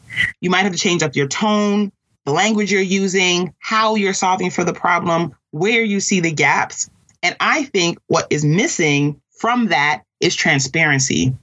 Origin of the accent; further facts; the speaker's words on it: New York City, New York, United States; I grew up in New York City, in Queens, as it were, okay?